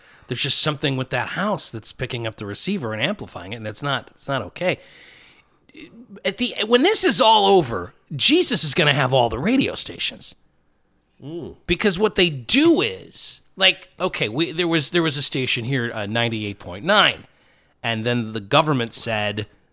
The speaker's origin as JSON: {"language": "English", "town": "Chicago", "region": "Illinois", "country": "United States", "tie": "born or raised there", "said": "there's the station I grew up in Chicago that I grew up, fell in love with radio, The Loop."}